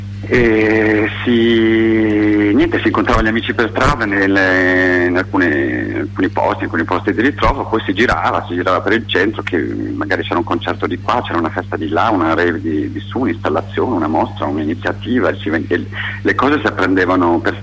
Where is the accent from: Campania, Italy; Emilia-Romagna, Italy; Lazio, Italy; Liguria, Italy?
Emilia-Romagna, Italy; Modena; also born or lived in Friuli-Venezia Giulia; Fortunatamente sono cresciuto in Emilia Romagna.